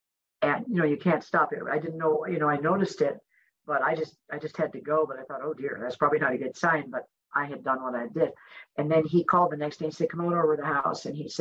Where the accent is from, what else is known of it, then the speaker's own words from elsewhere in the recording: Andover, New York, United States; I'm from Andover, New York.